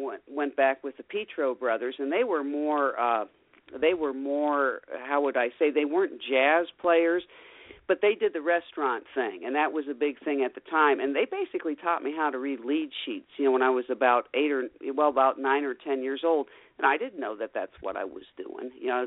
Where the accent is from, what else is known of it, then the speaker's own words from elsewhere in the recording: Bunker Hill Village, Ohio, United States; I grew up in Holmes County, up there around Millersburg, Ohio. Actually, I grew up in Bunker Hill Village, which is about 7 miles out of Millersburg, middle of Amish country.